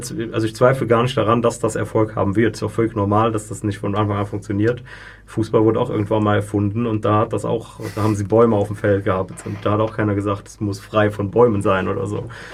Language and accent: German; Germany; now in Switzerland; Und dann frage ich mich, so, ich komme jetzt aus Deutschland, das ist ein Top-5-Land, muss das sein?